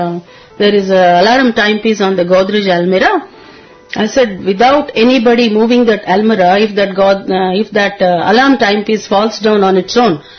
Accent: South India, India; We used to follow being South Indian Brahmins only, Venkateshwara Swami.

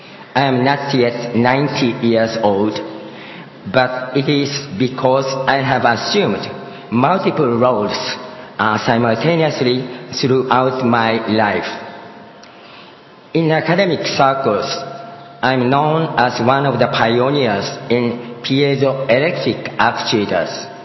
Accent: Hiroshima, Japan; I grew up in Hiroshima, Japan, and seeing the nuclear bomb disaster area. I have been a university professor for 40 years in total so far, 18 years in Japan, and 24 years in the Pennsylvania

